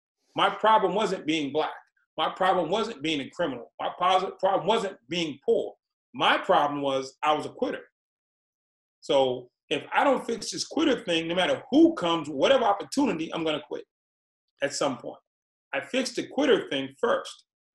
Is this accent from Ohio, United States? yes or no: no; Boston, Massachusetts, United States; I'm from Boston. It was right down the street.